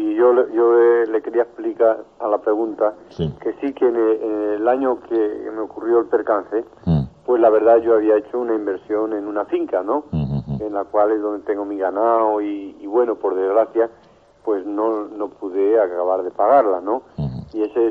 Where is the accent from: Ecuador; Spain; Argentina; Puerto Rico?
Spain; Salamanca, Castile and León; accedí a que me hicieran el homenaje en Salamanca, en mi tierra